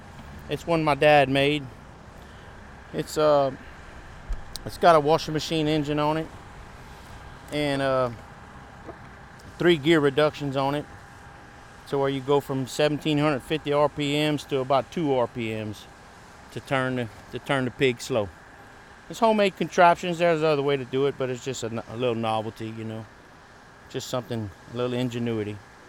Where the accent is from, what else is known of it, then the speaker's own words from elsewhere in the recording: Iota, Louisiana, United States; I'm from Iota, Louisiana.